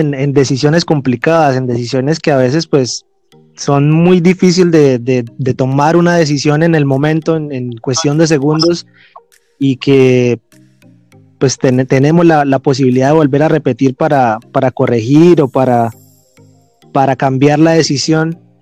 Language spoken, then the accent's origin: Spanish; Bucaramanga, Santander, Colombia; Soy egresado de la Universidad Autónoma de Bucaramanga, soy de Bucaramanga.